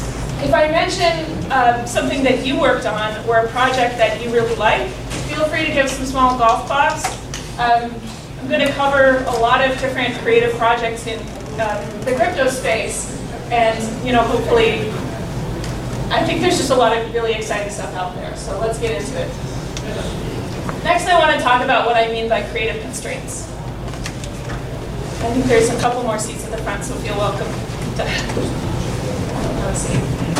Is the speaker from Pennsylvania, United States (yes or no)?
no; Montana, United States; now in Tokyo, Japan; I am from Montana in the United States.